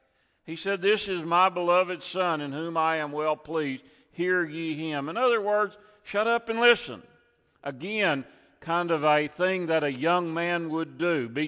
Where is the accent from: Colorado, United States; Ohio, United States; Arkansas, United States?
Arkansas, United States; Now, I'm from Arkansas.